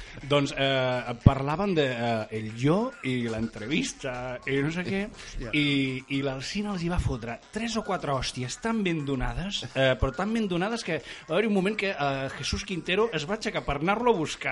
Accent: Catalonia, Spain; Sóc català, però ja n'hi ha prou de parlar entre línies i la ironia i a tomar pel cul tot.

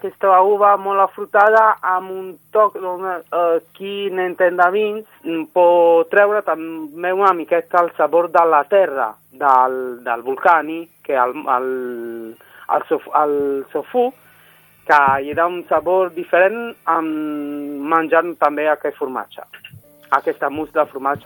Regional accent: Naples, Campania, Italy; Catalan is a second language; now in La Roca del Vallès, Spain; soc de Nàpols, exactament.

